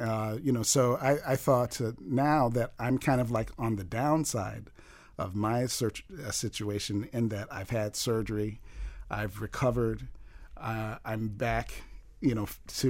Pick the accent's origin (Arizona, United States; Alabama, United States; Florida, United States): Florida, United States; Miami Beach; born there; Well, I was born on Miami Beach, and I think that this is a wonderful opportunity for me to reflect on my own musical history